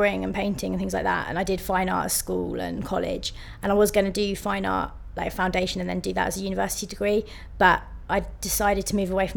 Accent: Leeds, Yorkshire and the Humber, United Kingdom; 6th of the 7th, 89, and I'm from Leeds.

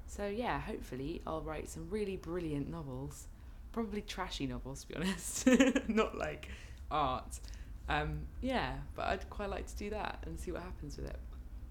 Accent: London, United Kingdom; I grew up in London, in West Hampstead, which is northwest London, kind of near Kilburn, in my parents' house, and they still live there.

